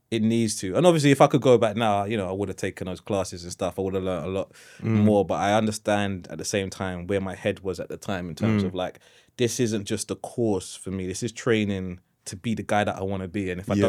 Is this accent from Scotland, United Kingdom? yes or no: no; London, United Kingdom; Despite the fact that all the best schools were in London and I'm from London, I was like, I just need to get out a little bit.